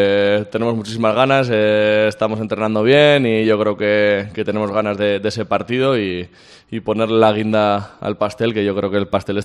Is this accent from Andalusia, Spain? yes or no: no; Valencia, Valencian Community, Spain; now in Pamplona, Spain; Vengo de Valencia, que es una ciudad muy buena, que tampoco es una ciudad tan grande como Madrid o Barcelona